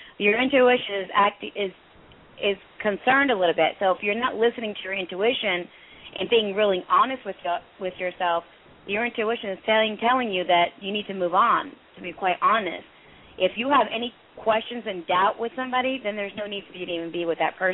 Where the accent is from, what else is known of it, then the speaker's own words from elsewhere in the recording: Maryland, United States; I'm from Maryland